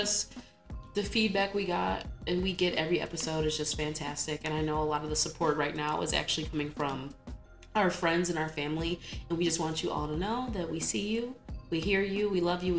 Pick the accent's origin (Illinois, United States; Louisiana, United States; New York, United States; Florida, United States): Illinois, United States; I grew up in Illinois, so the big thing was going to like Northern Illinois University or Western Illinois University or whatever.